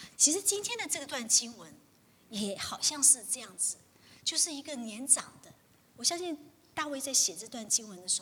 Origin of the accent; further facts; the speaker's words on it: China; 就像我们中国人的这个，像什么过新年还是中秋节